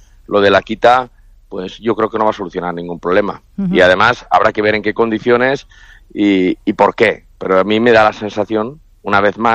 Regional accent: Valencian Community, Spain; aquí hay mucho fervor por la pólvora, como buenos valencianos.

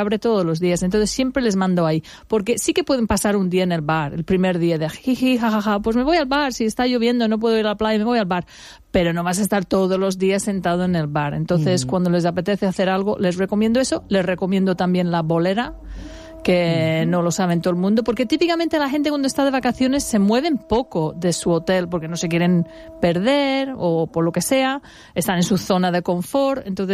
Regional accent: England, United Kingdom; Spanish is a second language; yo estoy hablando de los ingleses, porque yo soy inglesa.

